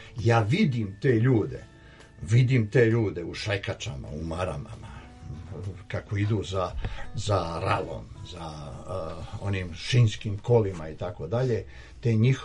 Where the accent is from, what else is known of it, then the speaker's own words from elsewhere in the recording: Dragačevo, Šumadija and Western Serbia, Serbia; zbog tog raja koji sam ja u svom detinjstvu dok sam bio u Dragačevu doživio i nosio u srcu